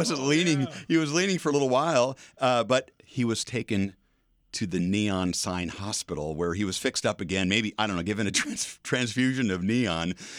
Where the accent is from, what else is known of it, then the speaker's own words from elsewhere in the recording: Omaha, Nebraska, United States; But for me, as a cartoonist and a mandolin player growing up in Omaha, Pepe always inspired me.